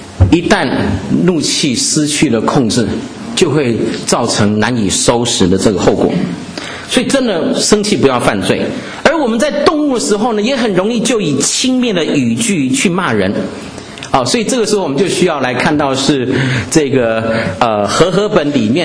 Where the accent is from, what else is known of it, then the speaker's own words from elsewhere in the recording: Taiwan; 我是个湖南人，虽然是在台湾出生长大，而且是个不吃辣的湖南人